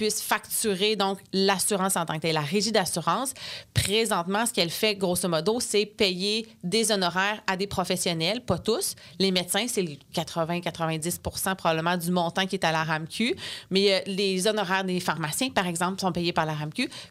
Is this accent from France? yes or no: no; Quebec, Canada; Je viens du Bas-Saint-Laurent.